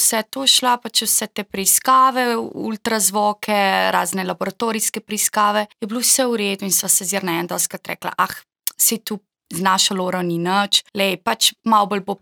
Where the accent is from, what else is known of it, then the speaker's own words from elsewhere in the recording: Begunje pri Cerknici, Inner Carniola–Karst, Slovenia; now in Novo Mesto, Slovenia; Jaz sem drugače iz Begunj pri Cerknici, tako da trenutno sem že 6 let v Novem mestu